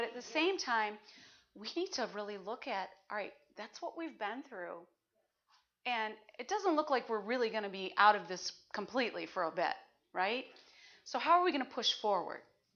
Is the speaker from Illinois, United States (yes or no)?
no; Detroit, Michigan, United States; You know, I'm from Detroit. That's home. That's all I know. And I was a little girl, like 3, when the race riots happened in Detroit.